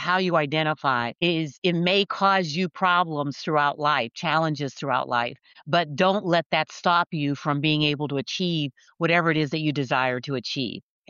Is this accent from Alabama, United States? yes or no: no; Pennsylvania, United States; But I'm originally from Pennsylvania, the state of Pennsylvania, but Western Pennsylvania, which is a small steel mill town.